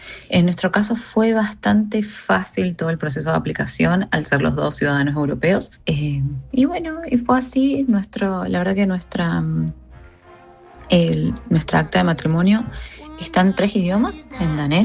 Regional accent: Argentina; now in Ireland; trabajo como Project Manager. Soy originalmente de Argentina, pero vivo hace 13 años en Irlanda y cuento con un pasaporte italiano.

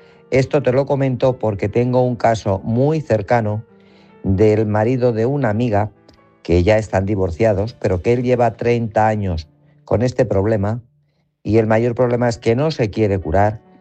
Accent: Guadalajara, Castilla-La Mancha, Spain; de Guadalajara.

